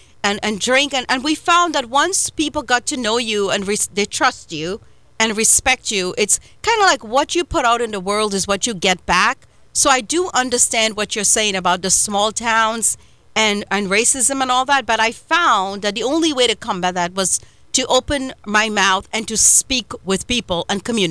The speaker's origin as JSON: {"language": "English", "country": "India", "said": "I was from Indian, so they kind of took us in."}